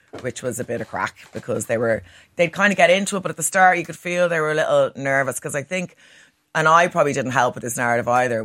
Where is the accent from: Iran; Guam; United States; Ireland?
Ireland; Obviously, as an Irish person, I find these conversations incredibly uncomfortable.